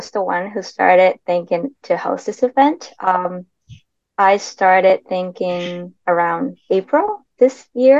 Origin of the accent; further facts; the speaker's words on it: Japan; And I'm also from Japan, so I wanted to make something that's related to Japan.